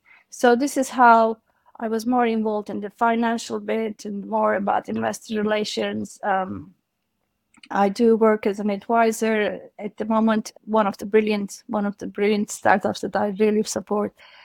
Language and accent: English; Turkey; I'm from Turkey originally.